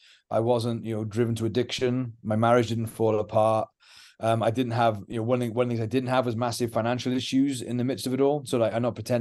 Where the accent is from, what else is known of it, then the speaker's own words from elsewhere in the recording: Wales, United Kingdom; I'm a very emotional person as a Welshman.